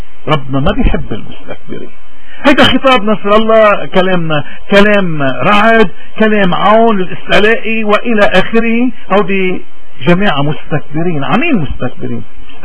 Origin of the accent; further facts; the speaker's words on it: Lebanon; نحن شو المطلوب منا كلبنانيين؟